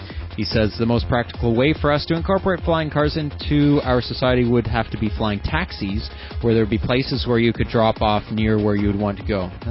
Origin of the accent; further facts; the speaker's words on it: Ontario, Canada; I'm 21. I'm from Ontario, Canada.